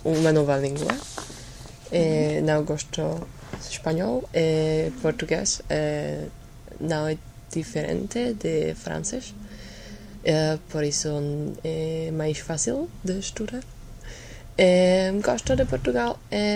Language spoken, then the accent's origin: Portuguese; Slovakia; Portuguese is a second language; now in Czech Republic; Sou eslovaca, mas estudo em República Checa.